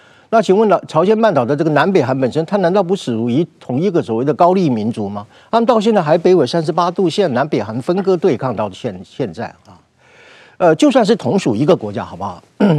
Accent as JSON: {"language": "Chinese", "country": "Taiwan", "said": "如果今天我们台湾人民不是要护守我们的民主体制的话"}